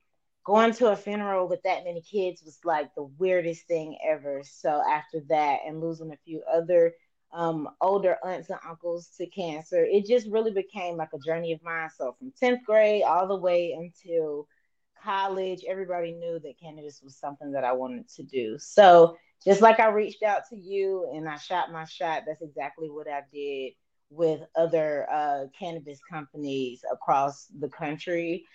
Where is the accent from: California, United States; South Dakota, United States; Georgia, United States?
Georgia, United States; Atlanta; now in Tulsa, United States; I actually reside in Tulsa at the moment, but I'm coming from Atlanta, Georgia.